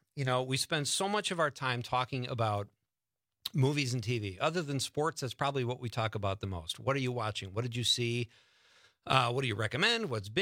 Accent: Marinette, Wisconsin, United States; also born or lived in Chicago; I was born in Chicago, moved to Marinette, Wisconsin when I was in junior high and went to Marinette Catholic Central, which is now St. Thomas Aquinas.

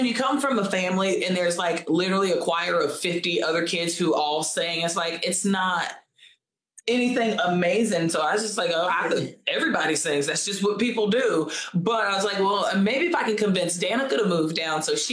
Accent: Poplarville, Mississippi, United States; So we're from Poplarville, Mississippi. And inside of Poplarville, there's Derby. And then inside of Derby, you have Harts Chapel. And Harts Chapel is pretty much where we grew up, where all of the family lives.

